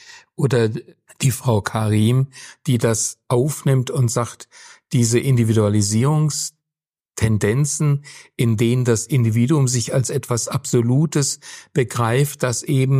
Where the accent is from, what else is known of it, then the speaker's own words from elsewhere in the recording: Baden-Württemberg, Germany; ich komme ja aus Württemberg